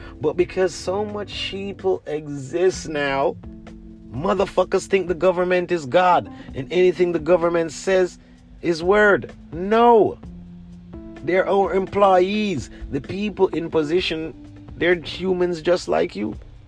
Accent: Jamaica; now in Los Angeles, United States; I'm from Jamaica. In my country, it's like four men on a garbage truck. I came to Los Angeles, California

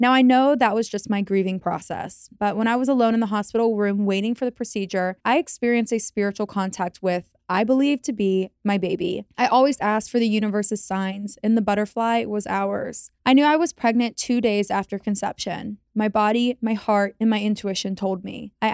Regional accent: Brazil; English is a second language; I wanted to start apologizing for my broken English. I'm from Brazil. … Feel free to use. 27 years old and my pronouns are she, her.

